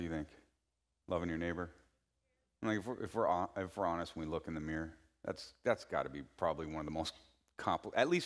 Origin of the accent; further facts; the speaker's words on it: California, United States; I grew up in California, and so we didn't really have much snow.